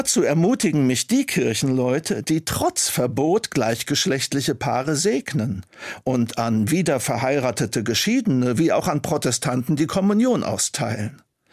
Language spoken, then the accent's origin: German; Germany; Das ist für mich wie mit Deutschland, meinem Vaterland und meiner Muttersprache.